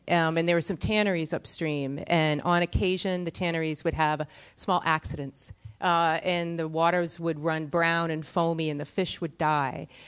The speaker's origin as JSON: {"language": "English", "region": "Massachusetts", "country": "United States", "tie": "born or raised there", "said": "As a child growing up in Massachusetts, there was a small forest."}